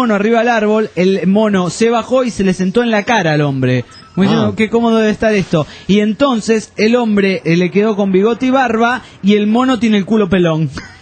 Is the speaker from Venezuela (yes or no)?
yes; El Tocuyo, Lara, Venezuela; soy del Tocuyo, República Bolivariana de Venezuela